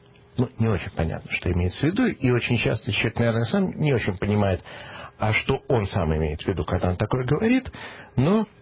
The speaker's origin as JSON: {"language": "Russian", "town": "Severomorsk", "region": "Murmansk Oblast", "country": "Russia", "tie": "born or raised there", "said": "когда я рос в Североморске, Мурманской области"}